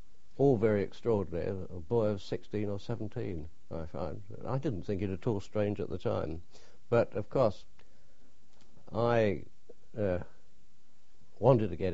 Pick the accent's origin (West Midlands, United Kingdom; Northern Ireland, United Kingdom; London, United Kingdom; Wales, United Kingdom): London, United Kingdom; Southfields; born there; I was born in Southfields, which is next door to Wimbledon in South London, in 1923.